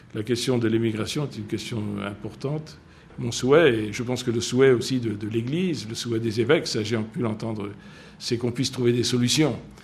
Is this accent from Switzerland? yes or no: no; Mexico; now in United States; Je viens du Mexique qui me paraissait très grand.